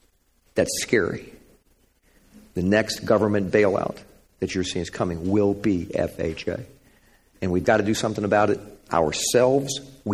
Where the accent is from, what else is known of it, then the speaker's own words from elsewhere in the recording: Kentucky, United States; I asked my senator, I'm from Kentucky, Mitch McConnell, the minority leader